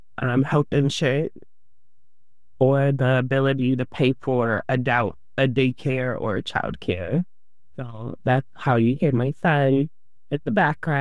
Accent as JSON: {"language": "English", "town": "Portland", "country": "United States", "tie": "born or raised there", "said": "I'm born and raised in Portland."}